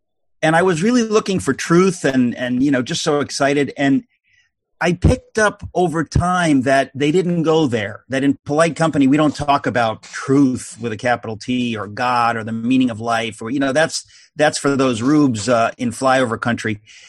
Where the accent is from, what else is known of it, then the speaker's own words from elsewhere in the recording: Queens, New York, United States; I'm a New Yorker, you know, born in Queens, Astoria. My father's Greek, my mother's German. We went to the Greek church every Sunday.